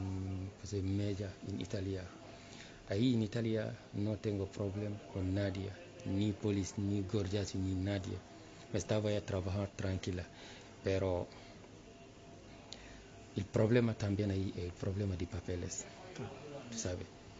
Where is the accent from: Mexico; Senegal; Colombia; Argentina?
Senegal; Spanish is a second language; moved away as an adult; also born or lived in Italy; now in Lepe, Spain; vengo del Senegal. Tengo 28 años, vivo aquí en España de 1 año 6 meses, aquí en Lepe.